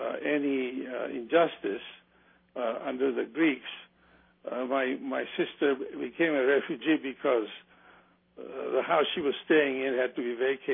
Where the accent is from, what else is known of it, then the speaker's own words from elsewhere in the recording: Cyprus; Cyprus has been a great place for us all. We had a great upbringing. We grew up in the Second World War years